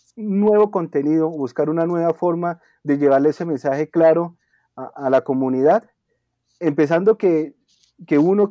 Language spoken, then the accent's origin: Spanish; Colombia; abracémonos como colombianos, como país hermoso que somos